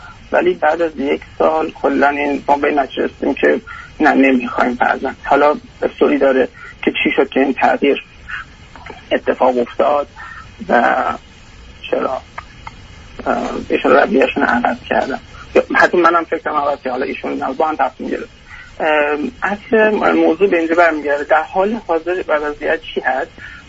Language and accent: Persian; Iran; moved away as an adult; now in Australia; بعد از 5 سال هم از ایران خارج شدیم و مهاجرت کردیم به استرالیا